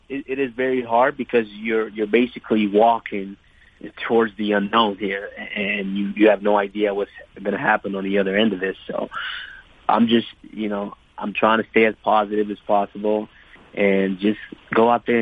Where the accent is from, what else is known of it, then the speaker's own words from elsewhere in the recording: Dallas, Texas, United States; I'm from Dallas, Texas. That's my hometown.